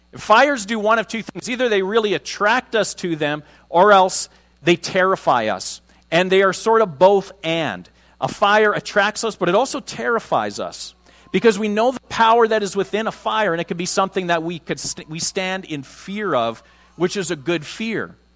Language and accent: English; Saskatchewan, Canada; maybe it's because I grew up in Saskatchewan.